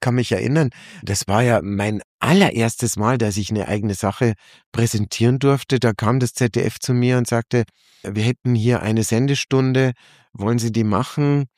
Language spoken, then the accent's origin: German; Munich, Bavaria, Germany; Für mich als Münchner und als Bayer ist es natürlich toll.